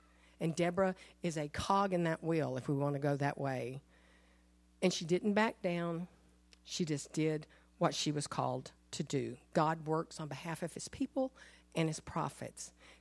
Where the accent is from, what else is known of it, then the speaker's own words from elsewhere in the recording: the South, United States; I grew up in the South. Those are nasty little things.